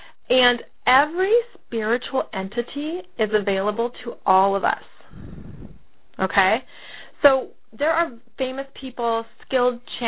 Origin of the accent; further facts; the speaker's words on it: United States; In Paris, as an American, finding a place to live is fairly cutthroat.